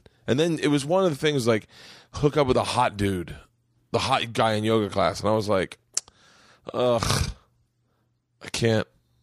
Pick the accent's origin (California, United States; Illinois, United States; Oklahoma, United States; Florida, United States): Florida, United States; I think mostly because I grew up in Florida and we always had the fear of alligators.